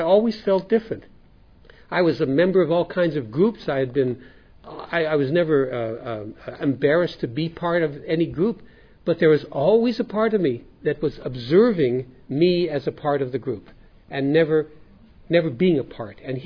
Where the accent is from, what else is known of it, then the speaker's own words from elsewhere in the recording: Winnipeg, Manitoba, Canada; we were in the airport in my hometown of Winnipeg, Canada.